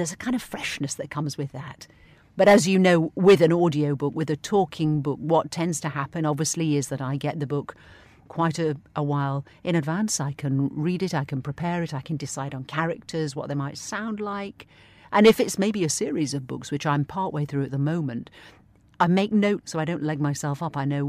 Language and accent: English; East Midlands, United Kingdom; I'm actually from the Peak District.